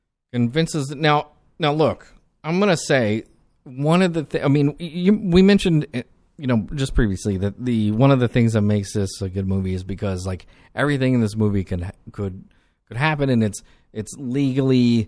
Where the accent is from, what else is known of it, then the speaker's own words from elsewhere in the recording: the South, United States; I'm from the South, and I'm like, I've met Southern lawyers, and that's exactly how they act.